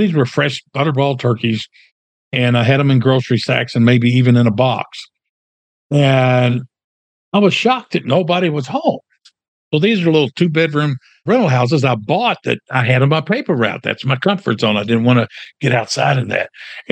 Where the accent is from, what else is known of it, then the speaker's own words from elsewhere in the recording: Louisville, Kentucky, United States; And so I grew up in over by Churchill Downs, blue-collar neighborhood in my hometown of Louisville, Kentucky.